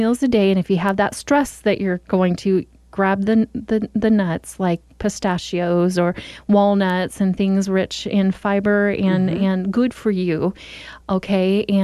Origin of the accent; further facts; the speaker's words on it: United States; We are American after all. We want our freedom and liberty, especially in our food choices.